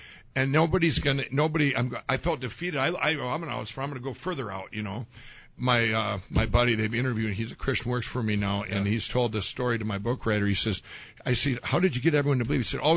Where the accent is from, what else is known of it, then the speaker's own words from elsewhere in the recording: Chaska, Minnesota, United States; my corporate office where I grew up, my hometown Chaska, and then Shakopee, 400,000 square feet of manufacturing.